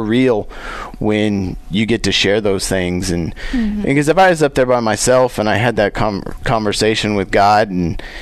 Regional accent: Colorado, United States; growing up in Colorado, you know, sometimes you can take that stuff for granted, and mm-hmm. and but living in Oklahoma now

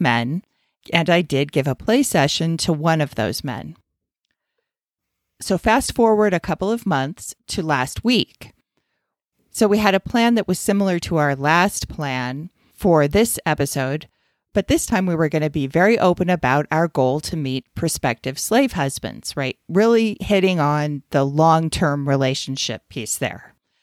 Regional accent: United States; which is shocking to me as an American.

